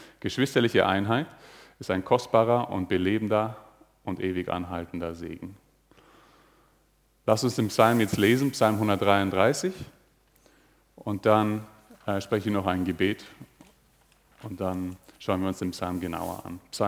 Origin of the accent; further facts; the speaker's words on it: Karlsfeld, Bavaria, Germany; also born or lived in Dachau; Ich bin in Dachau geboren, in Karlsfeld aufgewachsen, also ich bin hier aus der Gegend.